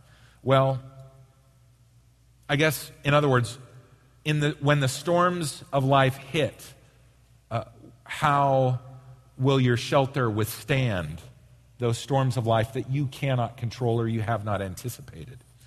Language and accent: English; Oregon, United States; when my wife and I got married, and we're both from Oregon